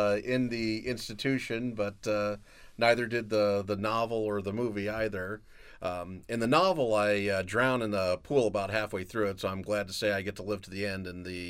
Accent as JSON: {"language": "English", "town": "Rantoul", "region": "Illinois", "country": "United States", "said": "I'm from Rantoul"}